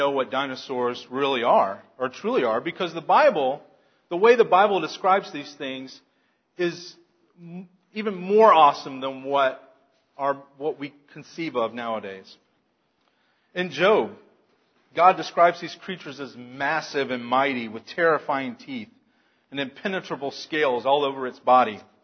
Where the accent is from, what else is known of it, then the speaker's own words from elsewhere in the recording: Florida, United States; I mean, I grew up in Florida. I saw alligators all the time.